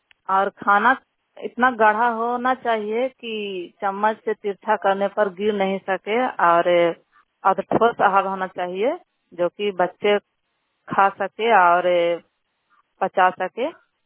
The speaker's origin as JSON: {"language": "Hindi", "town": "Damodarpur", "region": "Bihar", "country": "India", "said": "post दमोदरपुर थाना नगर नौसा जिला नालंदा की निवासी हूँ"}